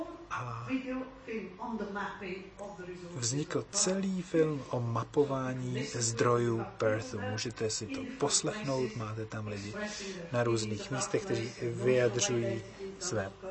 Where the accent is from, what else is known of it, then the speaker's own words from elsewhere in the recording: Brno, South Moravian Region, Czechia; Ano, my jsme z Brna.